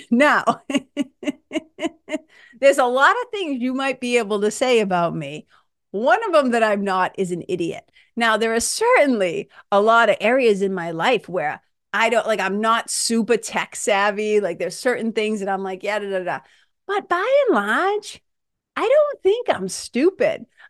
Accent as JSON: {"language": "English", "town": "Lawrence", "region": "Massachusetts", "country": "United States", "also_born_or_lived": "Boston", "said": "I'm a kid from Lawrence, Mass. I'm a kid from Boston, okay?"}